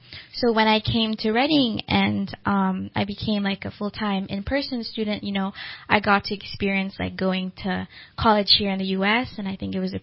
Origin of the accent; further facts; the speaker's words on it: Dubai, United Arab Emirates; English is a second language; now in California, United States; So I actually was born and raised outside of the U.S. I was born and raised in Dubai, United Arab Emirates.